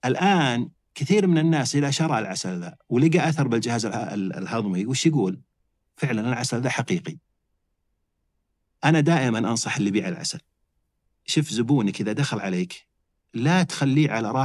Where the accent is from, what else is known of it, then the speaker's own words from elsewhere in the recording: Saudi Arabia; حنا بلد صحراوي، بعض الناس ينكر أصلاً عندنا عسل. عندنا بالمملكة العربية السعودية أي شهر تجي تبي عسل ينتج